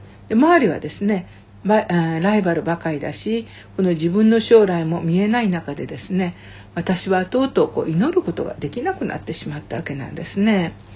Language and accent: Japanese; Aichi, Japan; 私は愛知県出身で